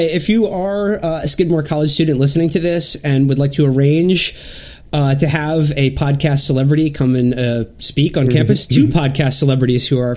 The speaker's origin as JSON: {"language": "English", "town": "New York City", "region": "New York", "country": "United States", "said": "Well, I'm from New York City, and my whole family is from New York City."}